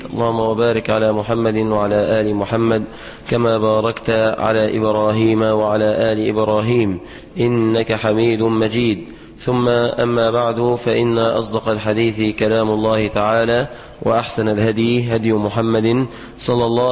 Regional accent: Egypt

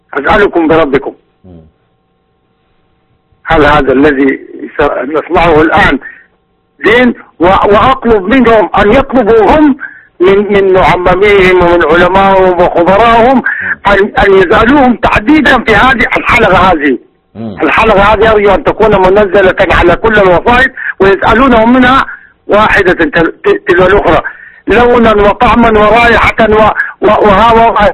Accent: Sudan; أنا طبعا من السودان ومن عوام السنة.

